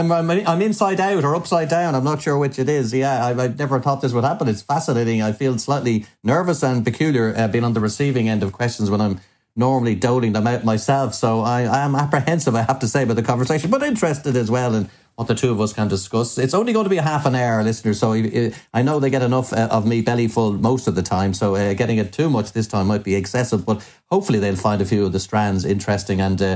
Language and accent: English; Dublin, Leinster, Ireland; Sure, yeah. Well, I am a Dubliner. I do come from the south side of Dublin. No crime in that, but I do have roots as well in West Clare.